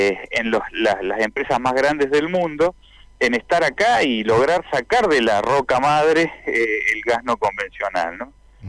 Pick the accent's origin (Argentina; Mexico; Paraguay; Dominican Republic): Argentina